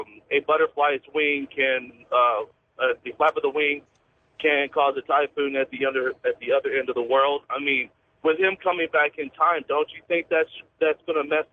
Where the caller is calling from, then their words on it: Texas, United States; I'm actually calling from Texas.